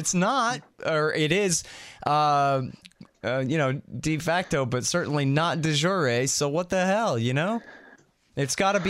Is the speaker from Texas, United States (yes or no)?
yes; Texas, United States; I'm a Texan, and I speak for all Texans, even ones who just moved here yesterday